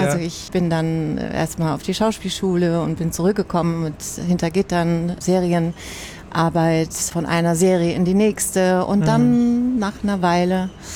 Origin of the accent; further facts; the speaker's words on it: Heidelberg, Baden-Württemberg, Germany; Ich bin in Süddeutschland geboren, in Heidelberg, aufgewachsen.